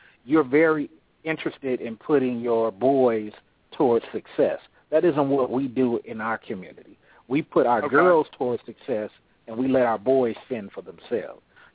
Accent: Oakland, California, United States; Oh, okay, I'm from Oakland.

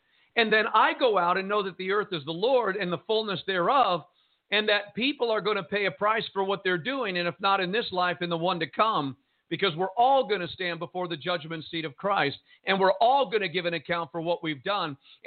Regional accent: United States; I'm an American. It is because I am a Christian. It is because I'm born again.

